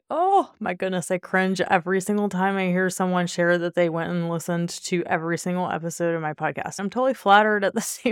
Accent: Covington, Louisiana, United States; moved away as an adult; I didn't actually grow up in New Orleans proper. I grew up about 45 minutes north of New Orleans in a tiny town called Covington, Louisiana.

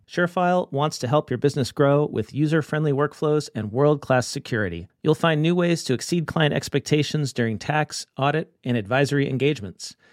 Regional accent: California, United States; maybe I should take offense to that, given I'm from California

